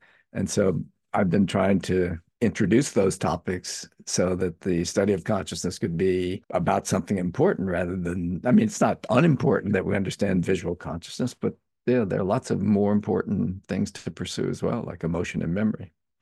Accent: Eunice, Louisiana, United States; So my father moved back to our hometown, Eunice, Louisiana, what would be my hometown. He was obviously much younger then, to take over his father's meat market. And after the war, he met my mother. And then I was born in 1949

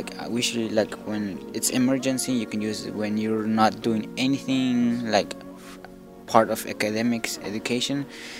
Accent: Guatemala; and I am from Guatemala.

